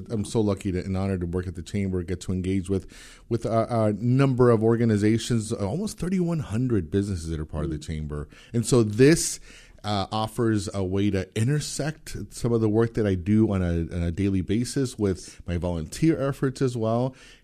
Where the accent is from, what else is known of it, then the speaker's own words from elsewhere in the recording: Mexico; now in Grand Rapids, United States; but also in Mexico, my home country.